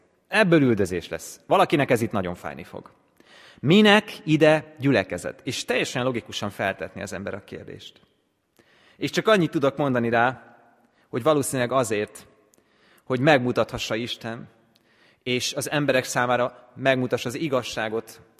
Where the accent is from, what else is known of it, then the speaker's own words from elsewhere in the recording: Hungary; felszokott nézni a Turul szoborra. Én azon a környéken nőttem fel